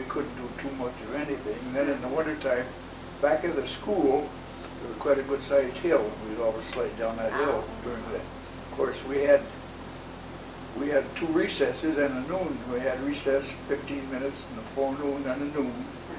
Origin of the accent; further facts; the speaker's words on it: Northville, Michigan, United States; I was born on Six Mile Road, a half a mile east of Napier. Uh-huh. So that is just about 3 miles from where I was born. And I've lived here nearly all my life.